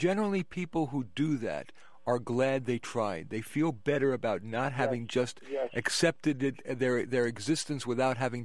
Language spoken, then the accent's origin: English; New York, United States; Okay, so I'm from New York. I love pizza